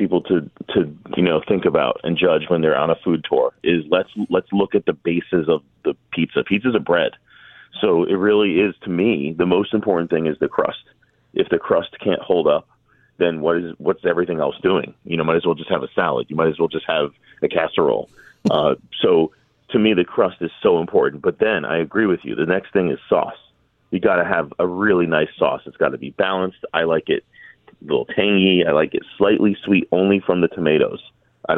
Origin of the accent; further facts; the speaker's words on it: New Haven, Connecticut, United States; I definitely love my Ernie's. I grew up on that in New Haven, and Zuppardi's in West Haven.